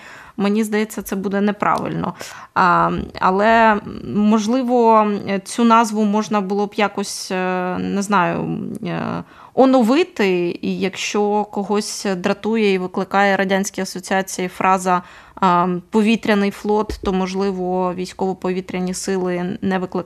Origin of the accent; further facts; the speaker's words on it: Kyiv, Ukraine; Я теж як корінна киянка і мешканка Солом'янки